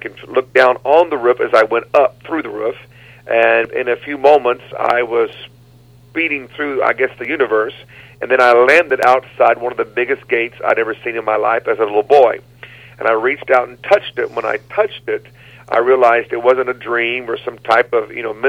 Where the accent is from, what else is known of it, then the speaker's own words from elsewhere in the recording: Tulsa, Oklahoma, United States; born there; Well, I was born in Tulsa, Oklahoma in 1966, so that makes me 45 years old.